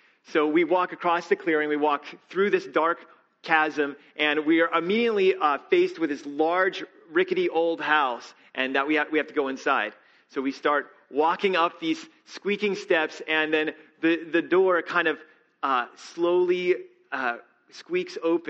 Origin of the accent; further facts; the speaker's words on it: Alabama, United States; This is back when I grew up in Alabama, and he drove our family deep into the Alabama woods.